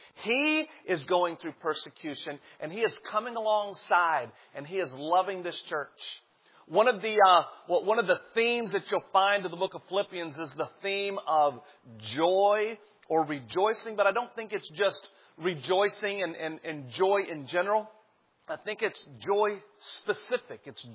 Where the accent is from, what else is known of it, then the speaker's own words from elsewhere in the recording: North Carolina, United States; I'm from down south. I don't know if you folks can tell that or not. I'm from North Carolina